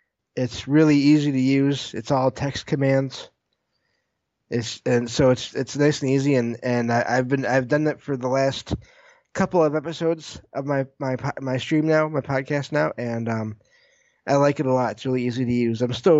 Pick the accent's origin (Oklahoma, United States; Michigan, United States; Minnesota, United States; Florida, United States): Michigan, United States; So I live in Michigan. I'm from Michigan, and I live in a small town. I believe it's north of Detroit.